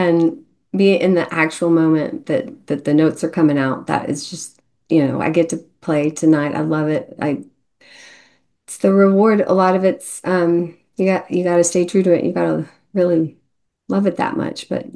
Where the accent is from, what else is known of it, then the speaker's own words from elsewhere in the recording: Houston, Texas, United States; I mean, when I grew up in Houston, I never saw any elevation at all.